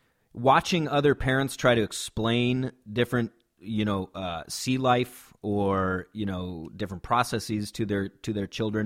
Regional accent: Indianola, Washington, United States; Well, it's a small town here in Washington called Indianola, and it's right on the beach, and it's a very small town.

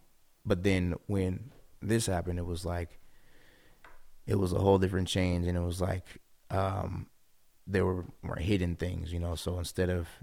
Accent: Seattle, Washington, United States; I was all over the place, but the Central District, that's my neighborhood. I was out there. Man, we've been all over Seattle though

